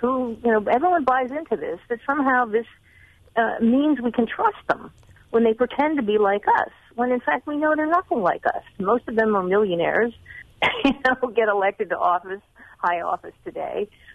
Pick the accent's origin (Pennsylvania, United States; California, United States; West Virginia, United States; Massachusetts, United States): Pennsylvania, United States; And I grew up in Pennsylvania. I mean, my family grew up in Pennsylvania.